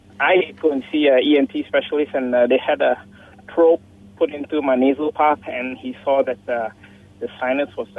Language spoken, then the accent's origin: English; Taiping, Perak, Malaysia; To start it off, I'm from Taiping, so it's very humid there